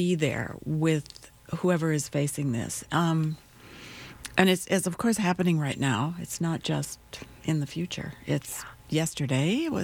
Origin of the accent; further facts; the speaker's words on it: Minnesota, United States; And as a Minnesotan, been here my whole life, and mm-hmm.